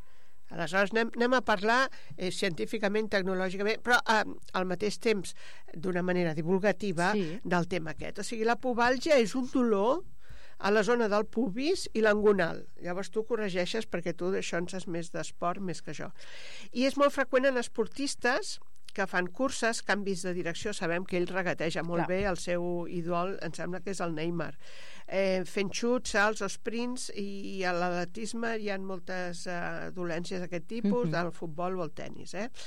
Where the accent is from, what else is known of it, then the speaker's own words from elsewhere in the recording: L'Hospitalet de Llobregat, Catalonia, Spain; com a catalana de l'Hospitalet de Llobregat.